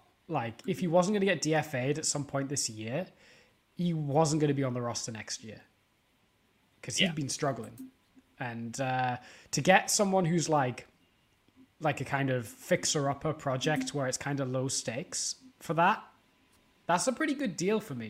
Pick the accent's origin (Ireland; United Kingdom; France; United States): United Kingdom; Apparently there's some like US in joke about Michael Flynn that I don't know, being a British person